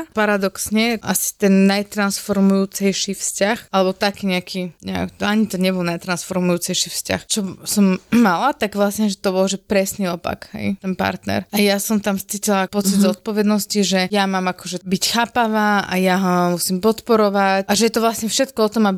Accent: Bojnice, Trenčín Region, Slovakia; a tak ja som z malého mesta, z Bojnic

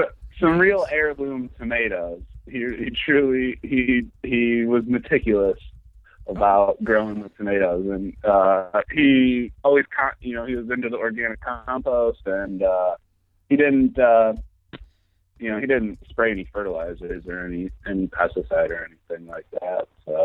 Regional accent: Dearborn, Michigan, United States; So, Dearborn. I'm from Dearborn, which is right outside of Detroit. It's suburban.

